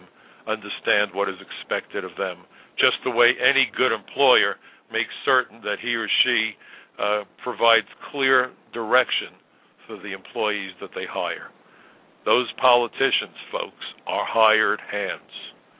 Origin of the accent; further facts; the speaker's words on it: New York City, New York, United States; He comes from the South. I come from the North. He comes from a rural area. I come from New York's biggest, from America's biggest city. He speaks with a Southern accent. I certainly don't.